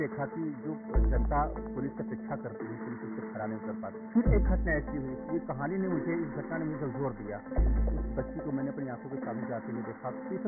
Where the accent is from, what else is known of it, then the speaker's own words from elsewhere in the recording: Mirzapur, Uttar Pradesh, India; मैं उत्तर प्रदेश के एक छोटे से जिले मिर्जापुर का रहने वाला हूँ।